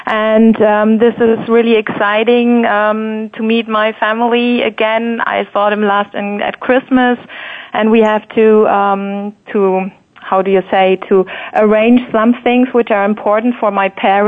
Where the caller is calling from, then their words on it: Hamburg, Germany; I'm calling in from Hamburg, Germany.